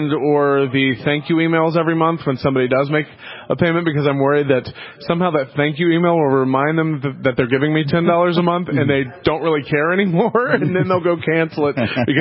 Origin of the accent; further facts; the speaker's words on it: Florida, United States; now in Los Angeles, United States; I'm actually from Florida.